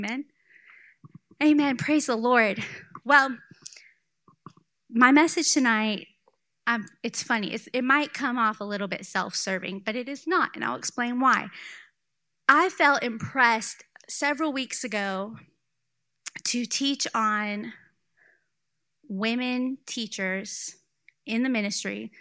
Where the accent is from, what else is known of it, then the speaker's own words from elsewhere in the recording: Live Oak, Florida, United States; I grew up in Live Oak, Florida. I went to Melody. It was Christian Center, then Melody Church now.